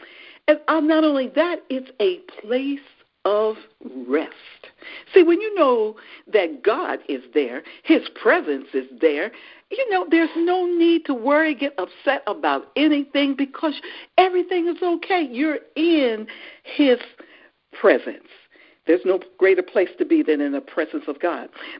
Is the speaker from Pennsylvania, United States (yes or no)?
yes; Philadelphia, Pennsylvania, United States; I says, well, no, I'm from Philadelphia. And their response is, I thought so. I thought your accent sounded a little different.